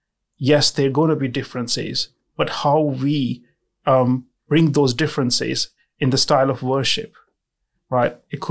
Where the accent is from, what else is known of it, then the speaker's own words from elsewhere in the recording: Pakistan; I think that is that I'm not giving up on my identity as a Pakistani Christian.